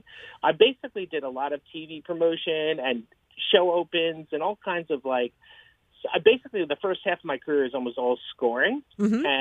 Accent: South Orange, New Jersey, United States; also born or lived in Woodstock; My parents decided to move to New Jersey, to South Orange. And I ended up doing the rest of my growing up in South Orange, but I always loved Woodstock and the area.

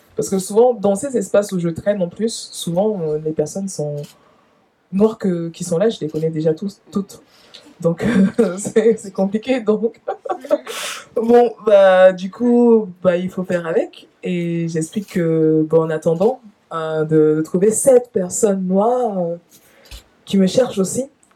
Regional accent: Cameroon; born there; moi je suis née au Cameroun par exemple

